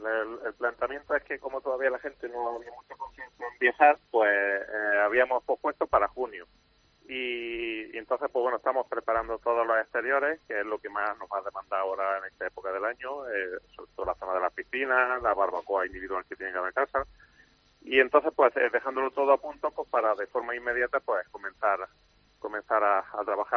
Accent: Andalusia, Spain; Como buen andaluz, no exagero.

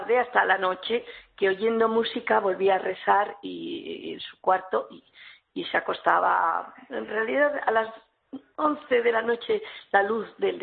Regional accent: Spain; Y no porque somos españoles, de verdad

